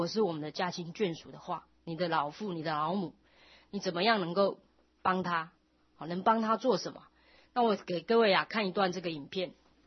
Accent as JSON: {"language": "Chinese", "country": "China", "said": "尤其我们中国人又是啊这个好真理之邦啊，对于这个葬礼更是啊主张厚葬"}